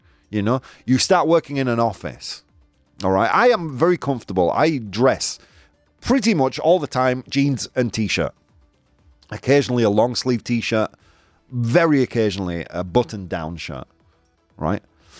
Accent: Yorkshire and the Humber, United Kingdom; now in Spain; You know, I'm from Yorkshire. In Yorkshire, we have the flat cap.

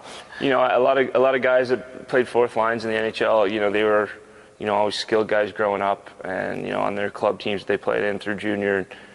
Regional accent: Canada; also I'm Canadian too

